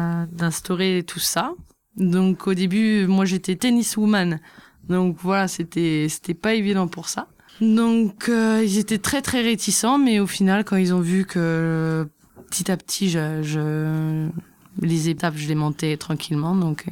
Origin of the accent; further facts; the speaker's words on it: Lyon, Auvergne-Rhône-Alpes, France; Alors c'est dans la région lyonnaise, comme je suis lyonnaise